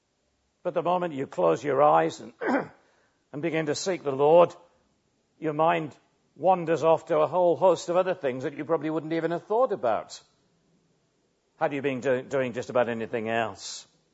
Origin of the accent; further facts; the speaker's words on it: England, United Kingdom; now in Llantrisant, United Kingdom; most English people, of whom I count myself one